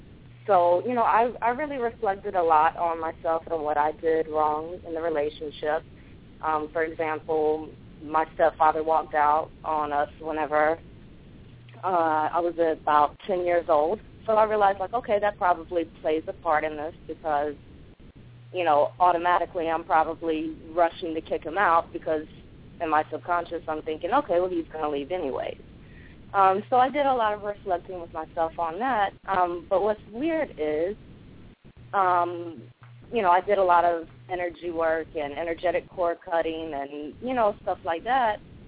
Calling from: North Carolina, United States; from North Carolina.

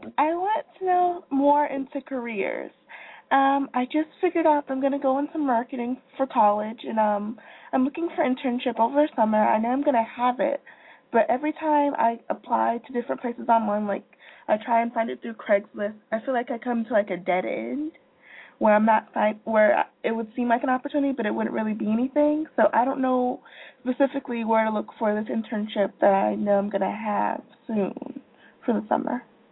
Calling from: Gainesville, Florida, United States; I'm calling from Gainesville, Florida.

